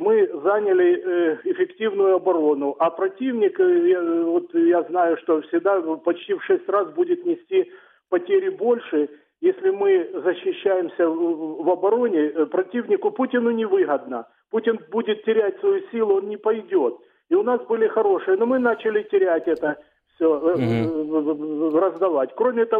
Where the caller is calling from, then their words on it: Dnipro, Dnipropetrovsk Oblast, Ukraine; город Дніпр.